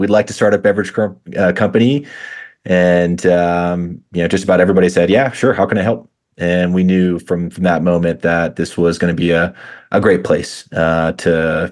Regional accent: Oregon, United States; I grew up in the Northwest. I grew up outside of Portland and had always been a huge fan of Central Oregon.

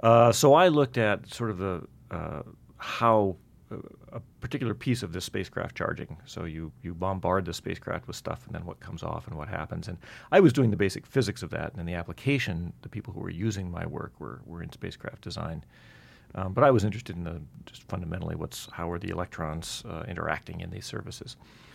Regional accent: South Dakota, United States; I grew up in the Black Hills in South Dakota.

